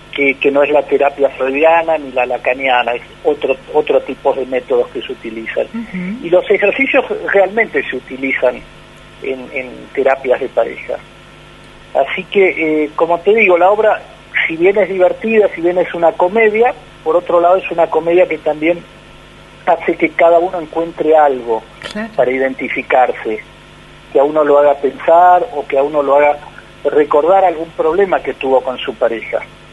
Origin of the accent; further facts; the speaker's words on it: Buenos Aires, Argentina; born there; moved away as an adult; also born or lived in Germany / Ibiza, Spain; now in Tandil, Argentina; Yo soy nacido en Buenos Aires.